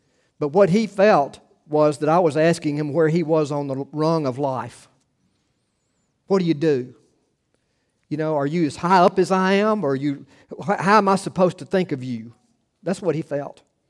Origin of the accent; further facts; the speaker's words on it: United States; I'm an American, I'm a friendly guy.